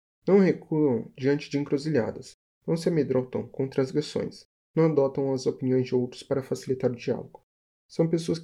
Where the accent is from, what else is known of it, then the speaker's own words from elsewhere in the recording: Bauru, São Paulo, Brazil; sou de Bauru